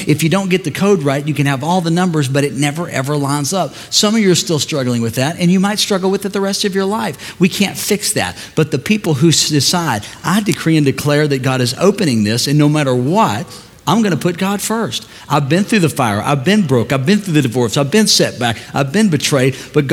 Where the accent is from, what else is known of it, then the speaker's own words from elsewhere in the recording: St. Louis, Missouri, United States; born there; I'm from the United States of America. So while I'm here, though, in America, I was born on American soil, right here in St. Louis.